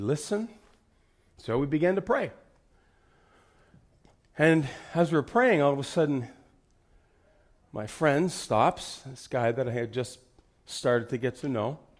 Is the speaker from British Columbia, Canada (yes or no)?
no; Kapuskasing, Ontario, Canada; from Northern Ontario. Small Kapuskasing, Ontario.